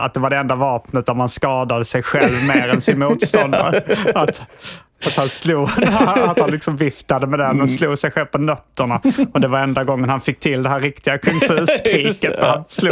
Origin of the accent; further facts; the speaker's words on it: Hjärup, Skåne, Sweden; Eftersom vi kom från Järup då.